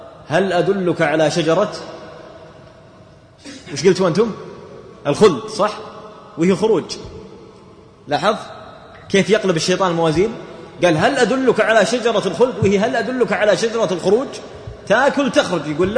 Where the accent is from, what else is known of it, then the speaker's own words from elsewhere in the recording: Saudi Arabia; الدولة عندنا في السعودية